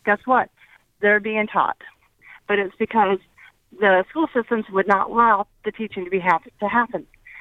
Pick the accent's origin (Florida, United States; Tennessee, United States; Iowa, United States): Florida, United States; Tallahassee; I'm from Tallahassee, and I just want to comment about the Jefferson County